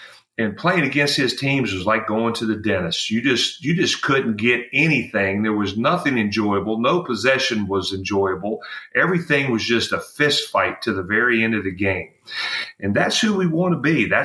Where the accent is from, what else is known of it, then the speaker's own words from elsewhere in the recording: West Virginia, United States; Well, I'm from West Virginia, so there you go.